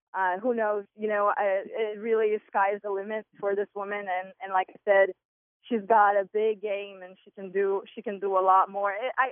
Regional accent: Santa Maria, Rio Grande do Sul, Brazil; now in United States; It was different. It's a third world country, and you know, it's definitely, things have changed since I've been here since 98.

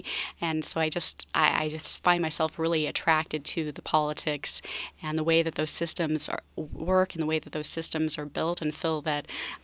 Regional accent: Spokane, Washington, United States; I grew up in Spokane on the South Hill

